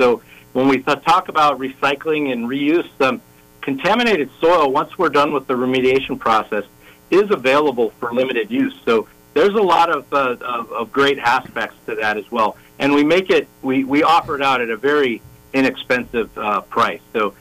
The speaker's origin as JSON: {"language": "English", "region": "Alaska", "country": "United States", "tie": "born or raised there", "also_born_or_lived": "Michigan", "said": "I'm a Michigan boy. I was born and raised in Michigan, but I really grew up in Alaska. I've been here 40 years."}